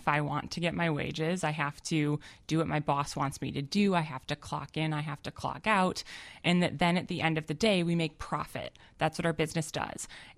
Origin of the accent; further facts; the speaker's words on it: Chicago, Illinois, United States; And I grew up in Chicago.